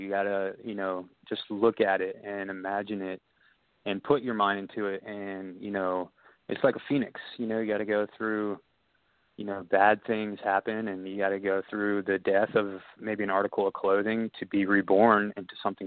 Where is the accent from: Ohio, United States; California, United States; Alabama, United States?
Ohio, United States; Dayton; also born or lived in Cincinnati; I grew up here, and I was born in Cincinnati, and then, you know, moved around to a bunch of states growing up. But coming back, it feels good to be back and, like, part of seeing Dayton kind of grow a little bit